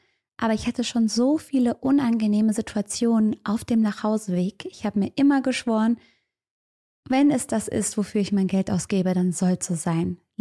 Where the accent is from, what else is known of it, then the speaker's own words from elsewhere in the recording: Cologne, North Rhine-Westphalia, Germany; Und selbst ich als Kölnerin kenn's